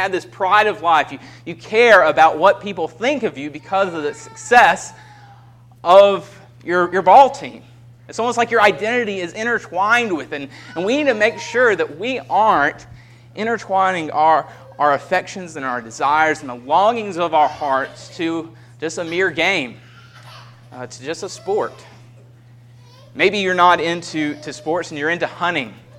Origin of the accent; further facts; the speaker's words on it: the South, United States; I grew up in the South, the Deep South, and there they say football is king or football is God or football is religion.